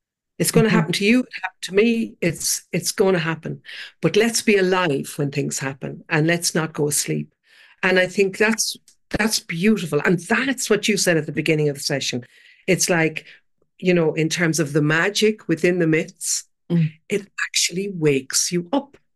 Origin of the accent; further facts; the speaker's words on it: Kilkenny, Leinster, Ireland; also born or lived in Dublin; I used to live in Dublin and I'm from Kilkenny City. I grew up over a pub, but like then I went to Dublin. I lived there most of my life, brought my kids up there. And then 3 years ago, I came to the country